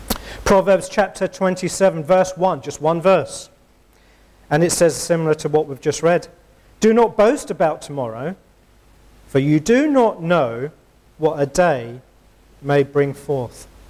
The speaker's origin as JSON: {"language": "English", "region": "Scotland", "country": "United Kingdom", "tie": "born or raised there", "accent": "Scottish", "moved": "yes", "lives_now": "England", "said": "because I was born in Scotland. Grew up Scottish. A Scottish accent, lost it when I came down to England."}